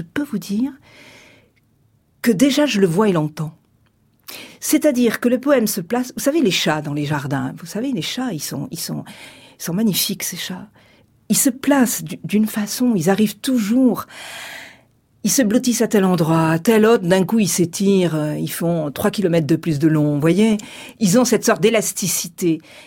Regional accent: Marseille, Provence-Alpes-Côte d'Azur, France; le côté très tranchant puisque moi je viens de Marseille.

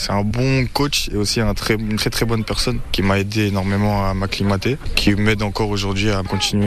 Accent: Hauts-de-France, France; Je suis du coin, je suis de la Somme.

